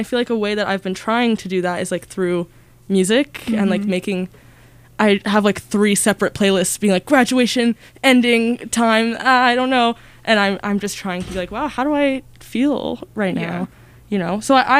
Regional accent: Portland, United States; But I was like, I'm from Portland.

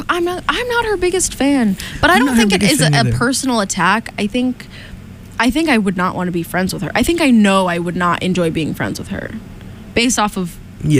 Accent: Somerville, Massachusetts, United States; I'm from Boston. I grew up in Somerville and, you know, the surrounding areas.

